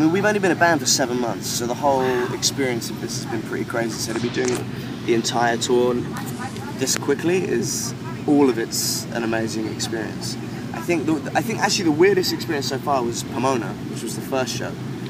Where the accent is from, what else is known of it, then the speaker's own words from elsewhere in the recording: London, United Kingdom; And obviously I'm from London, so I'm not used to any heat.